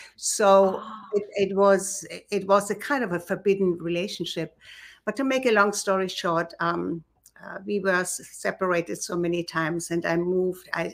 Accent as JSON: {"language": "English", "country": "Germany", "said": "And I come from Germany, very old aristocratic family."}